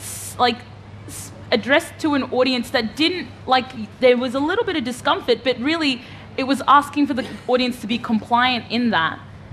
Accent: Australia; In the 20 years of my, you know, growing up in Australia.

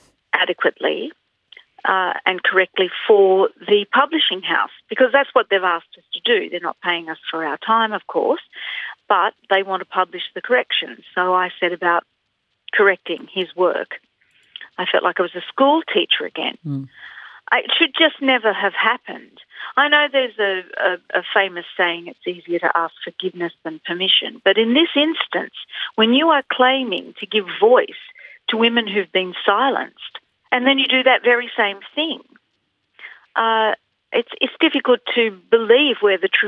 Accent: Nowra, New South Wales, Australia; born there; I'm a member of the Stolen Generations. Mm. I wasn't born in community. I was born in Nowra District Hospital

